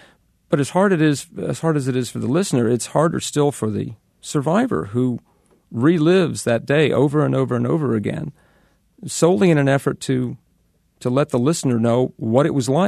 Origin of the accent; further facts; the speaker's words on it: Manhattan, New York, United States; He came to visit us in New York. I grew up in Manhattan.